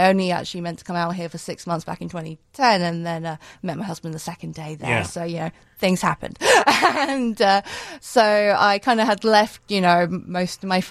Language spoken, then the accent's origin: English; London, United Kingdom; moved away as an adult; now in United States; I am originally from London, specifically Wimbledon, and I came here because I married an American.